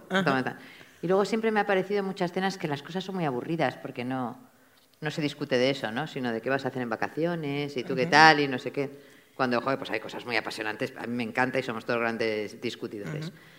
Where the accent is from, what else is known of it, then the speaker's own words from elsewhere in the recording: Valencia, Valencian Community, Spain; born there; Yo nací en Valencia, nacimos los cuatro